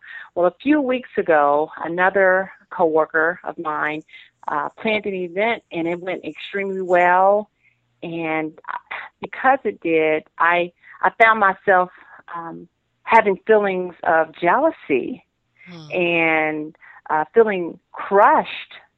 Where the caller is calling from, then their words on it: Dayton, Ohio, United States; I'm calling from Ohio.